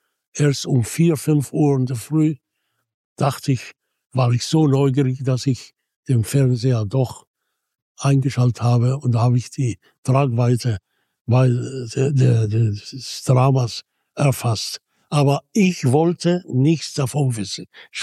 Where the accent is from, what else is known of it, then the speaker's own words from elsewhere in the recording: Egypt; und als Kind in Ägypten